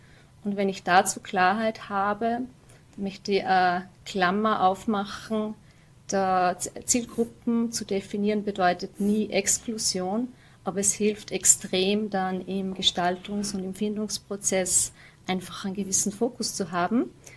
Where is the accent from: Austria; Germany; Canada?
Austria; Upper Austria; born there; wenn ich den Hügel raufgehe, sehe ich die Vorarlberger Alpen und den Alpstein. Und bin gebürtig aus Oberösterreich und habe dort auch meinen fachlichen Background einsammeln dürfen.